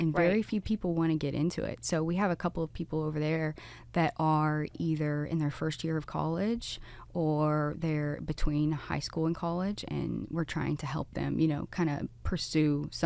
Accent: Breckenridge, Texas, United States; So I'm from a small town. I'm from Breckenridge, Texas, like population 5,000 and declining.

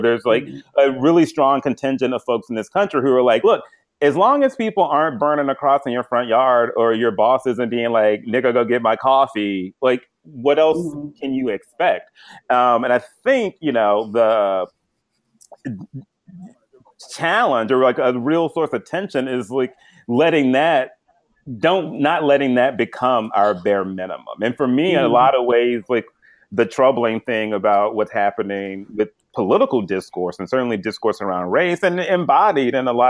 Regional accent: Tennessee, United States; I grew up in the South too, Rashad, in Tennessee, actually.

